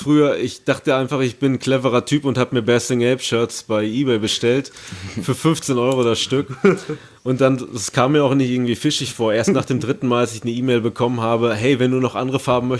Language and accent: German; Paderborn, North Rhine-Westphalia, Germany; Ich bin und bleibe durch und durch Paderborner.